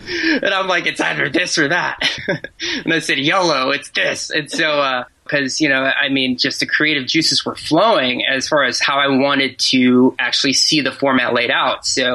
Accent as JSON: {"language": "English", "town": "Monterey", "region": "California", "country": "United States", "tie": "born or raised there", "lives_now": "New York City, United States", "said": "I got one friend that loves to call me … But I grew up in Monterey, California, graduated from San Jose State in 2010."}